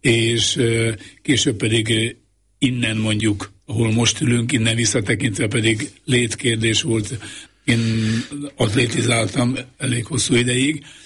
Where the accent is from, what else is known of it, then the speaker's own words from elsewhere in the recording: Miskolc, Borsod-Abaúj-Zemplén, Hungary; én focit imádó családban nőttem föl. Eleve állnak Vasgyárban, Miskolcon, ahol születtem